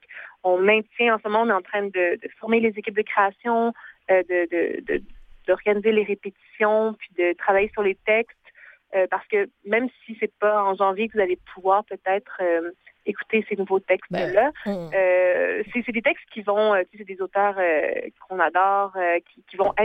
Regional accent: Quebec, Canada; Moi, je viens des Laurentides.

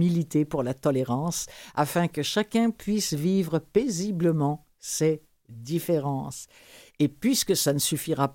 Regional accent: Rouen, Normandy, France; moi, je viens de Rouen, qui est en Normandie, la ville au Sans-Clocher.

